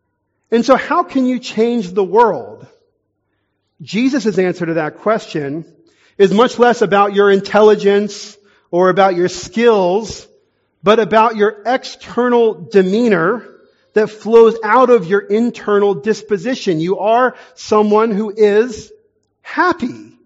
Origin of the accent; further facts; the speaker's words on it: Texas, United States; I'm from Texas in the U.S. We have the Dallas Mavericks.